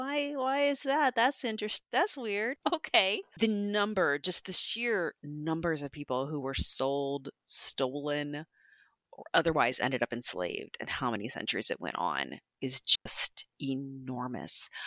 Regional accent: United States; As an American, we get taught things like, you know, when George Washington died, he freed his slaves in his will.

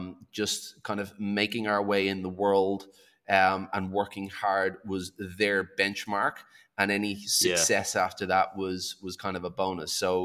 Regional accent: Ireland; moved away as an adult; also born or lived in Australia; So I'm Irish. I lived in Ireland until I was 20. I left Ireland at 20 to go to Australia to travel. I ended up staying in Australia for 20 years.

